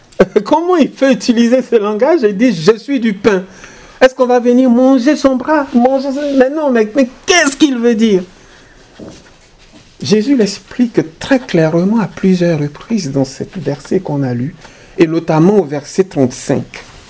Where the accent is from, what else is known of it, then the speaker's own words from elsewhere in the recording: Côte d’Ivoire; Chez moi, en Côte d'Ivoire, on fait des sauces à l'oignon, uniquement à l'oignon, avec de la viande.